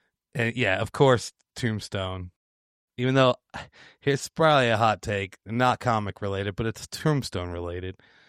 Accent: Daytona Beach, Florida, United States; born there; I was born in Daytona, so Beach, Florida.

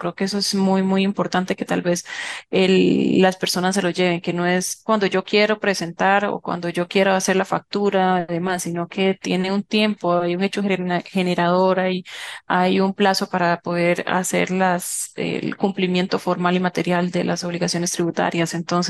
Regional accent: Costa Rica; ese es un problema que tal vez nosotros como costarricenses tenemos

